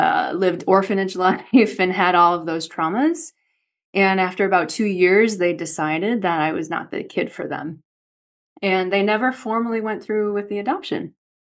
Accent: Midwest, United States; born or raised there; also born or lived in South Korea

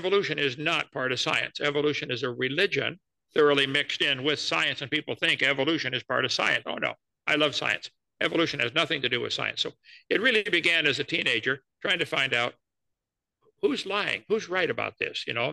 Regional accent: East Peoria, Illinois, United States; Well, when I was 16 years old, I was raised in East Peoria, Illinois, not too far from you there in Ohio.

